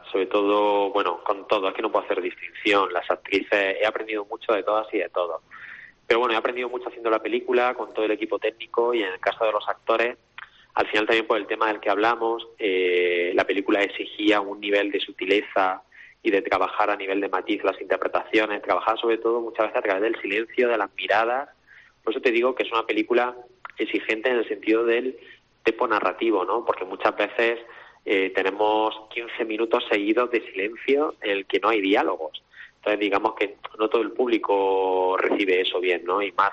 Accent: Andalusia, Spain; todos los jefes y jefas de departamento de la película somos almerienses

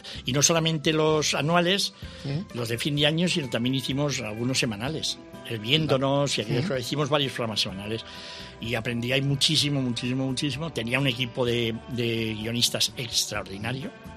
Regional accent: Vitoria, Basque Country, Spain; yo como sabéis, soy de Vitoria, una ciudad, por sí. cierto, que está preciosa, que llega Vitoria-Gasteiz, que es el nombre oficial.

